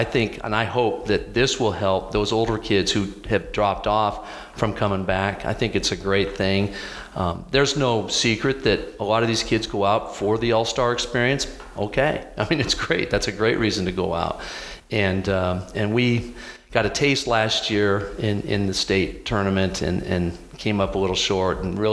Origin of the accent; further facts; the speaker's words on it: Iowa, United States; You know, we're from Iowa. We don't play year-round baseball.